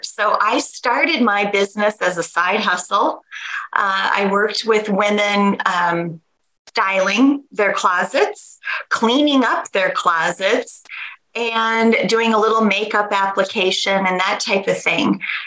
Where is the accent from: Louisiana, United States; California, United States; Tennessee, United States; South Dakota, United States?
South Dakota, United States; Sioux Falls; Well, I grew up in Sioux Falls, South Dakota. So I, typical Midwest American family.